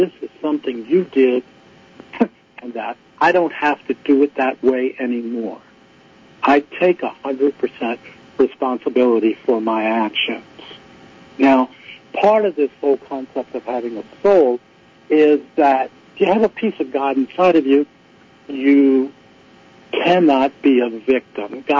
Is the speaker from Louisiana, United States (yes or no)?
yes; New Orleans, Louisiana, United States; I was born and raised in New Orleans, so that word kind of follows with me.